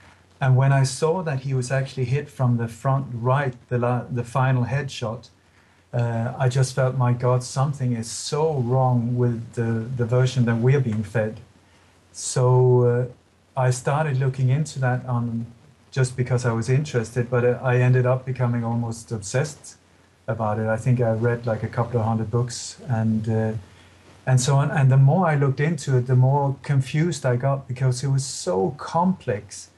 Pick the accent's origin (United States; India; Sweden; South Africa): Sweden; also born or lived in Denmark / England / Iceland; now in Spain; My body was born in Denmark, but I grew up in Sweden, and then I've been living in England and Iceland and now in Spain for the last 12 years.